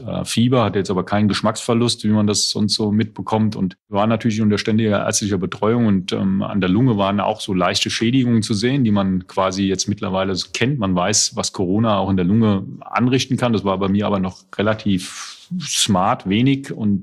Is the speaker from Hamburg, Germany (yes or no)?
no; Selters, Hesse, Germany; Ja, ich komme aus Seltas im Taunus.